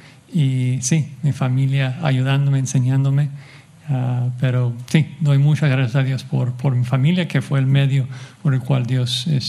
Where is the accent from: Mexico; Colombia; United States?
United States; Hanford, California; also born or lived in Los Angeles; Yo nací aquí en Los Ángeles, aunque fui criado en el centro de California, en un pueblo pequeño y feo que se llama Hanford, que se conoce por su delincuencia, y pues así era. Pero tuve el gran privilegio de nacer de padres cristianos.